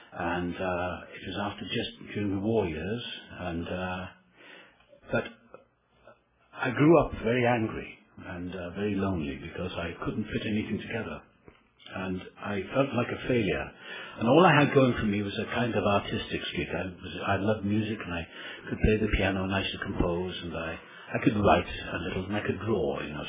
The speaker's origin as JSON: {"language": "English", "region": "Wales", "country": "United Kingdom", "tie": "born there", "said": "I was born in South Wales."}